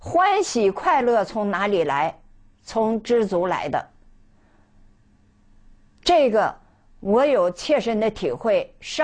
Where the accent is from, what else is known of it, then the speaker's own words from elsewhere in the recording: Northeast China, China; accent: Northeastern Mandarin; 我们东北话叫唠嗑，就是说话聊天的意思。